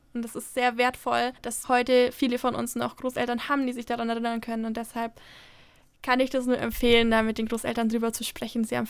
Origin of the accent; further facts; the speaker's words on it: Kempten, Bavaria, Germany; Also ich komme ja nicht aus Eichstätt, ich komme aus Kempten.